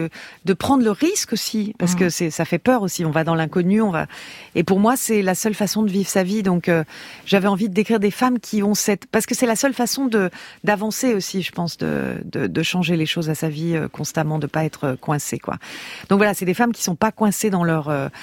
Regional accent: France; Je suis française quand même.

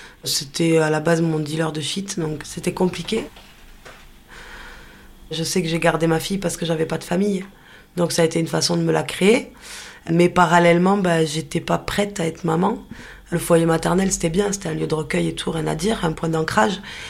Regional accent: Nouvelle-Aquitaine, France; also born or lived in Pyrénées; now in Toulouse, France; J'ai 35 ans aujourd'hui et j'habite à Toulouse. Je suis native des Pyrénées, j'ai grandi plutôt sur la région de l'Aquitaine, puisque mes parents se sont séparés quand j'étais très très jeune.

